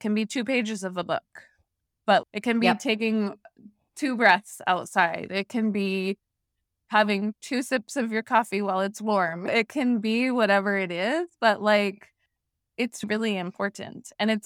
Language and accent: English; California, United States; I'm from Northern California, like Humboldt County, really far in the woods.